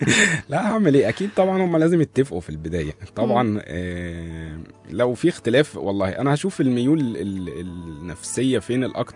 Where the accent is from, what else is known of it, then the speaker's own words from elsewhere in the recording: Egypt; ايوه هو بالنسبه عندنا في مصر طبعا المقاولين